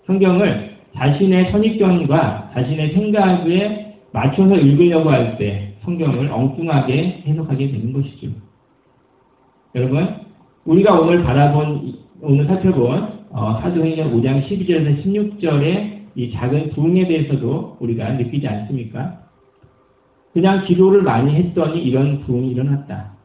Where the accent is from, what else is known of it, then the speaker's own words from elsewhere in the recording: South Korea; 제가 깜짝 놀랐습니다. 한국인의 입장에서.